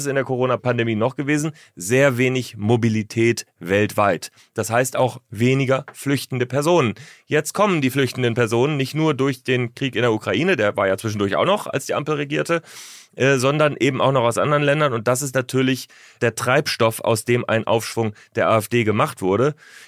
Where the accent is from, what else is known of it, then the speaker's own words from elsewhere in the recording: Northern Germany, Germany; Ich komme ja aus Norddeutschland.